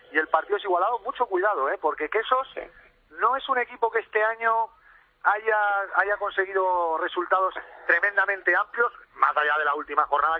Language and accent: Spanish; Valladolid, Castile and León, Spain; como soy de Valladolid, pues no sé.